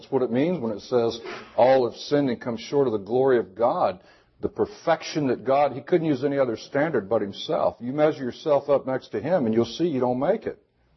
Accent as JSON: {"language": "English", "region": "Florida", "country": "United States", "tie": "born or raised there", "said": "But I was born in Florida, North Florida, and I grew up my life, you know, pretty much average, I guess, for the time in which I was born."}